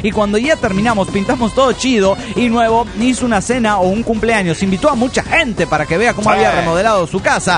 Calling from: Venezuela; de Venezuela.

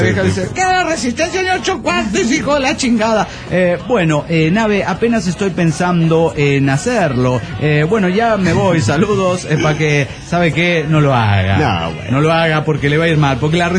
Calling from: Morelia, Michoacán, Mexico; Soy el culerillo de Morelia, Michoacán, México.

